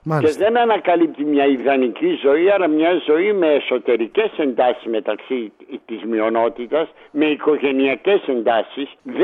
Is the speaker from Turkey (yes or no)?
yes; Istanbul, Turkey; εγώ γεννήθηκα, μεγάλωσα στην Κωνσταντινούπολη, τέλειωσα και το Λύκειο στην Κωνσταντινούπολη